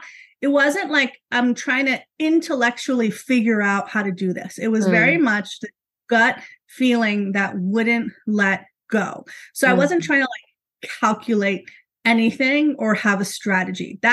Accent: New York City, New York, United States; I'm from New York City, born and raised, and that's where I was living.

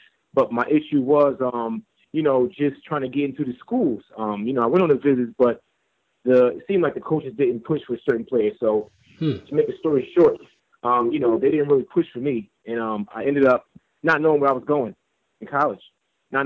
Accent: Irvington, New Jersey, United States; All right, so I'm from Irvington, New Jersey. It's really close to Newark, New Jersey. A lot of people have heard of Newark, New Jersey. I went to school in Irvington and grew up in Irvington my whole life.

